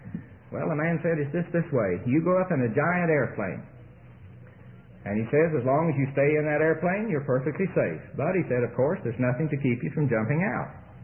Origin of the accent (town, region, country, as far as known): Tulsa, Oklahoma, United States; born or raised there